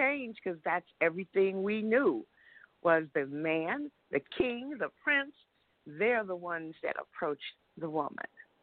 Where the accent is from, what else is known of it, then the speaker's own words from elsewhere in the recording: Chicago, Illinois, United States; and I'm from Chicago originally, and in my world, there were so many people, and I had no idea I was shy.